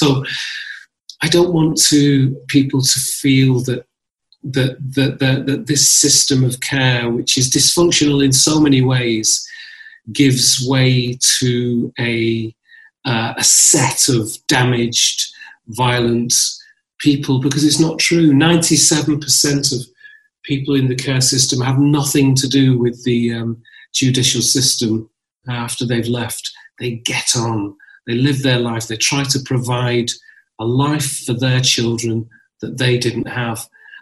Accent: North West England, United Kingdom; I was brought up in Lancashire and in the north. You know, I was always other. You know, I was the only sort of person of colour in a village.

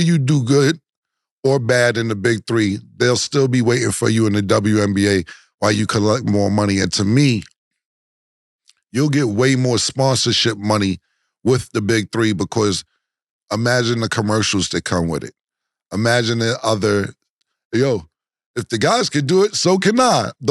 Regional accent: Harlem, New York, United States; No disrespect to nobody else, but, you know, I'm from Harlem. That's just what it is. I don't even got to go to a bunch of detail. I'm from Harlem.

